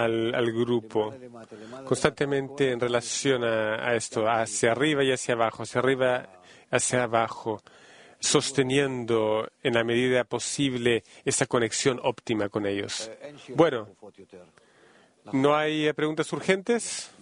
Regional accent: Haifa, Haifa District, Israel; also born or lived in United States; Entonces, nosotros sí, somos de Haifa.

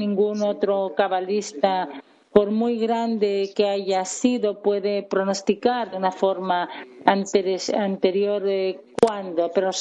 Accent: Croatia; Hola, soy de Croacia.

